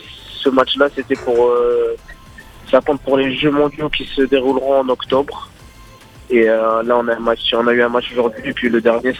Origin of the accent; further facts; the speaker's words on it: France; servir la France, qui a été mon pays, on va dire, d'accueil, d'adoption, et là où j'ai grandi, où j'ai fait ma vie aussi